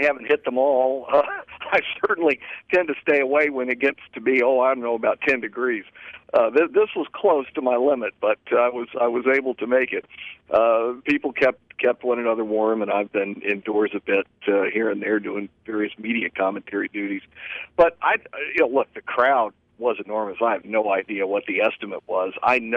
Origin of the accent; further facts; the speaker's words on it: Virginia, United States; One woman was reminding me of what I saw growing up in Virginia in the 1950s